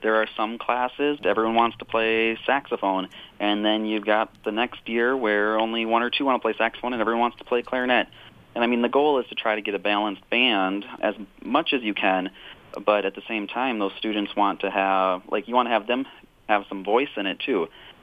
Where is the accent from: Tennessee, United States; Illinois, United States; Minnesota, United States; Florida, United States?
Minnesota, United States; Clinton; Originally, I'm from Clinton, Minnesota, a Clinton Graceville Beardsley graduate.